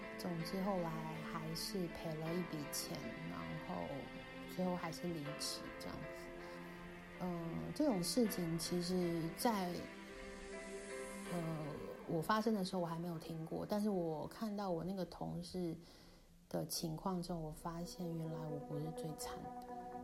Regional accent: Taiwan; 我都有一点不太想要让人家知道我是台湾人

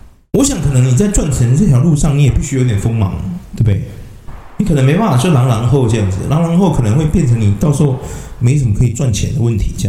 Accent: Taiwan; 我们台湾人哦，我们台湾人哦，就常常被人家教育说啊

